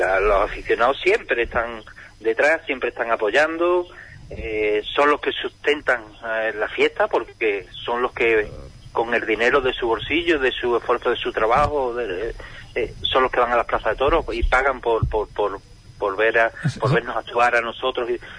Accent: San Juan del Puerto, Andalusia, Spain; ahora ya quedarían 10 días para empezar nuestras fiestas aquí en mi pueblo, en San Juan del Puerto

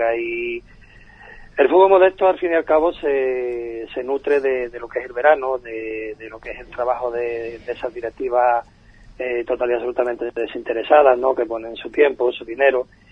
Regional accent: Encinasola, Andalusia, Spain; yo fui presidente de un club de aquí de mi pueblo, de Encinasola

